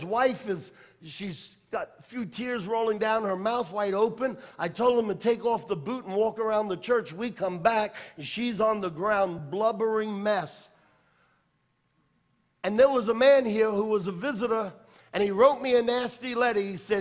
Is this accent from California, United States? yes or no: no; New York, United States; now in Florida, United States; I'm a New Yorker. I wear my passion on my sleeve.